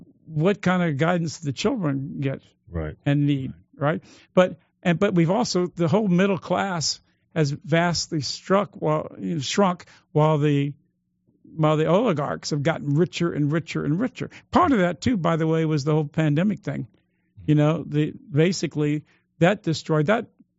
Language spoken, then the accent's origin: English; United States; The middle class, when I grew up in America, I'm way older than you young guys, and when I grew up in America